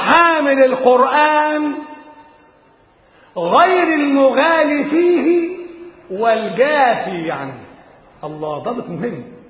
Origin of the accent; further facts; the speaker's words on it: Egypt; أن ترفع البلاء والمحن عن بلدنا مصر